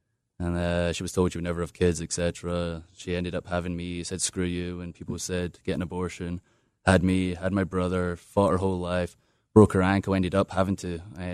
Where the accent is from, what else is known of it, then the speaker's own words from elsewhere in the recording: United States; Yeah, I grew up in WWE. I grew up in America and, you know, saw them almost like parent figures, which, right, hurts as well.